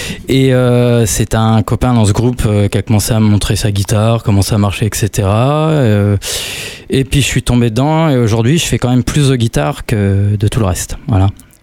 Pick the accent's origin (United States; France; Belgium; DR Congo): France; Centre-Val de Loire; born there; je suis né dans le Loir-et-Cher, 1971, voilà, ça va vous donner un petit peu une idée d'où j'arrive.